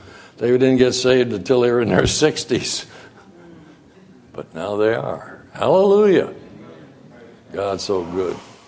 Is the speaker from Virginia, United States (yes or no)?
no; Thomaston, Connecticut, United States; And even that church that I grew up in Thomaston, Connecticut, that church was a congregational church